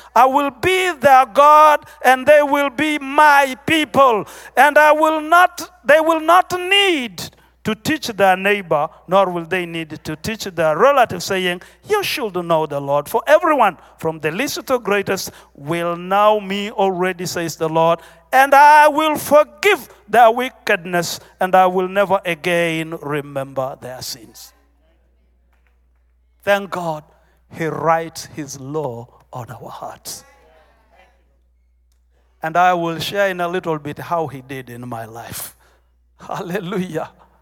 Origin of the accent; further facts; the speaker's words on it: Tanzania; I am from the Maasai tribe of Tanzania. Born in a remote place, lived in the bush.